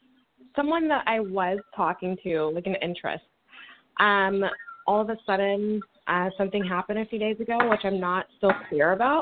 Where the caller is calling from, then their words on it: Missouri, United States; I'm calling from Missouri